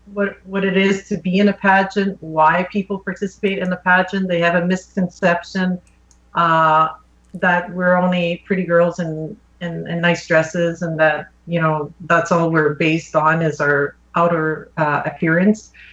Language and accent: English; West Nipissing, Ontario, Canada; I'm right now coaching a young girl from my hometown of West Nipissing.